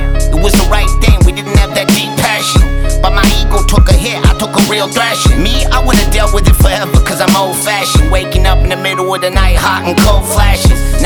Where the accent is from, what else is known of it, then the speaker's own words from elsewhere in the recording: Canada; now in Los Angeles, United States; So I love being Canadian. I'm happy to be in LA.